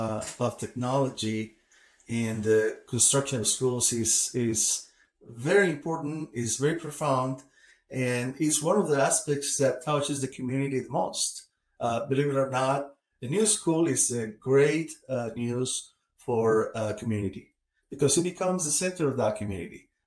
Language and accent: English; Malaga, Andalusia, Spain; English is a second language; a little town in southern Spain called Malaga. I wish we'll explain a little bit to your audience my accent, which is now part of what I am.